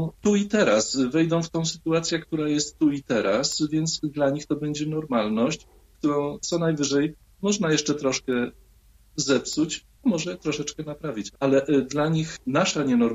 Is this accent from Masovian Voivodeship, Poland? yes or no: yes; Masovian Voivodeship, Poland; Ja się urodziłem, wychowywałem się pod Płockiem, gdzie wiadomo, lesistość to jest 9%, nawet teraz. I do lasu, najbliższego lasu miałem z domu około 1,5 kilometra.